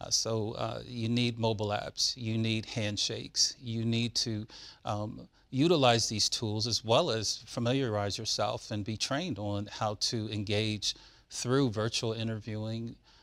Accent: Princeton, New Jersey, United States; It was interesting. I grew up in a section of Princeton that was referred to as the Witherspoon Corridor, or Black Princeton.

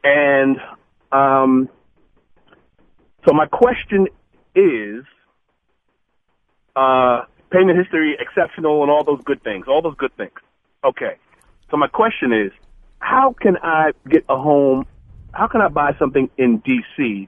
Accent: New York, United States; moved away; Okay, so I'm in from New York. I'm living out here now, thinking about sticking around.

